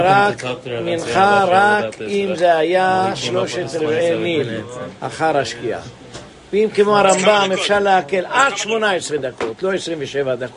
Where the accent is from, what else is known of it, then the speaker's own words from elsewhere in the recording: Jerusalem, Jerusalem District, Israel; born there; כי אני גם בירושלים, נולדתי שם.